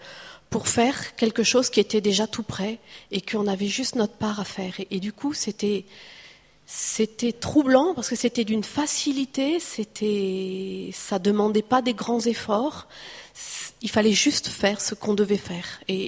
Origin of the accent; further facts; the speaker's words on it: France; nous, en tant que Français, on puisse apporter notre part de puzzle